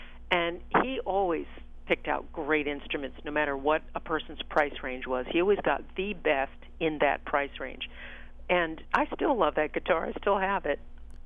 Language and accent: English; San Francisco, California, United States; Maybe more time back there than I was in my hometown of San Francisco